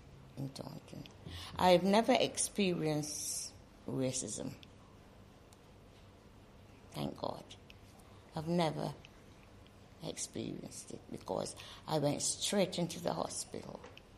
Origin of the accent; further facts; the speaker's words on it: Barbados; moved away as an adult; now in United Kingdom; Yeah, I am from Barbados. And I came here in 1961 to train as a nurse.